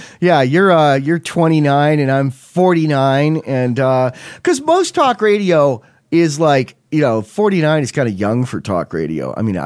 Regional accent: Buffalo, New York, United States; I grew up near Buffalo, New York, and by the time I was 10 in, you know, 74

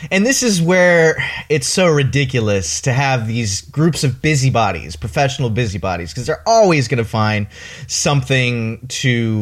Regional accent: Texas, United States; You got to remember, I'm from Texas.

